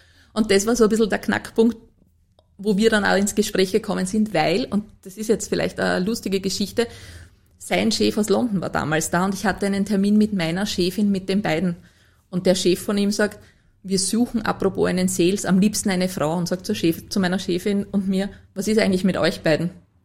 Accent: Lower Austria, Austria

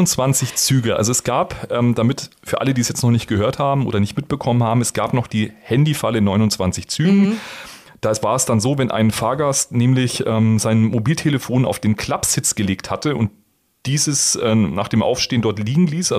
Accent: Bavaria, Germany; als Franke

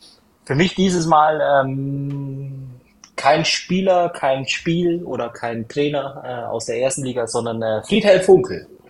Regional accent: Bavaria, Germany; born there; now in Düsseldorf, Germany

